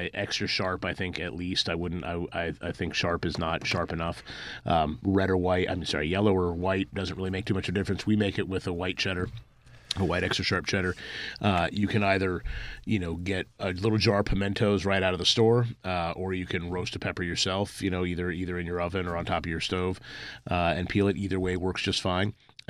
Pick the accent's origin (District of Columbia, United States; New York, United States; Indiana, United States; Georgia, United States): District of Columbia, United States; Washington; born there; So I am not from Louisiana. I was born in D.C. My whole family is from the South, from Winston-Salem, North Carolina, and from Lexington, North Carolina.